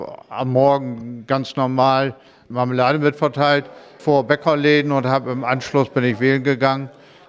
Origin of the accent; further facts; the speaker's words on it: Bockhorn, Lower Saxony, Germany; Denn zum Beispiel meine Heimatgemeinde fehlt, Bockhorn fehlt der große Teil